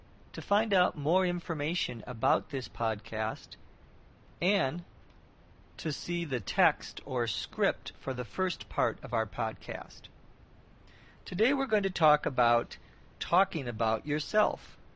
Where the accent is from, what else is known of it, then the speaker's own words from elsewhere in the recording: Minnesota, United States; I said that I was born and raised in Minnesota.